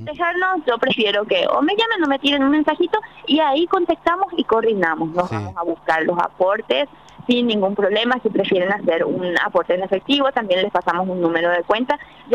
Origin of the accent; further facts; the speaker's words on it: Capiatá, Central, Paraguay; Empezamos de Capiatá porque somos de Capiatá.